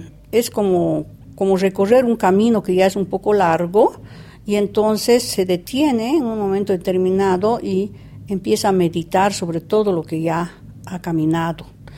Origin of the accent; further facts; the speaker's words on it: Bolivia; Entonces, es una experiencia de un retorno a Bolivia, a mi tierra, después de mucho tiempo que estuve haciendo un viaje por Europa